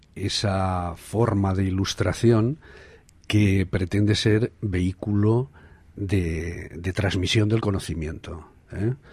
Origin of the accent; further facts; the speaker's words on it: Burgos, Castile and León, Spain; Bueno, al mundo rural burgalés, porque yo soy de Burgos.